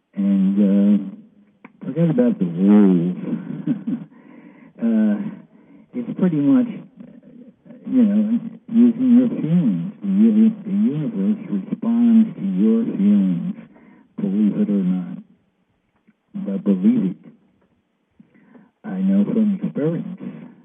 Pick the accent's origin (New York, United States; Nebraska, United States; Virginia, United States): New York, United States; New York City; I'm in from New York City, I ride the subways all the time.